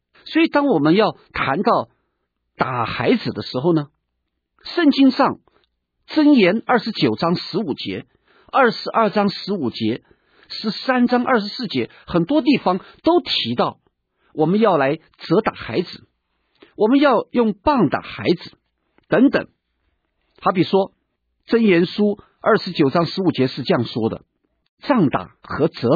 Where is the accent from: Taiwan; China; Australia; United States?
China; 所以我们中国人说棒下出孝子